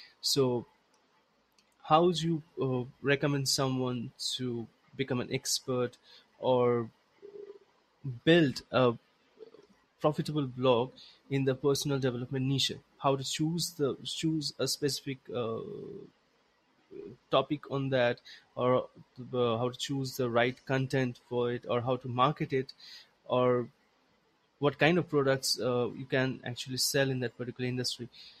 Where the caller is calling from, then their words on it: India; I'm speaking from India